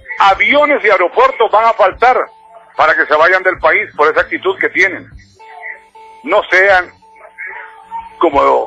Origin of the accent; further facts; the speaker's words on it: Honduras; como hondureño, me hace sentir mal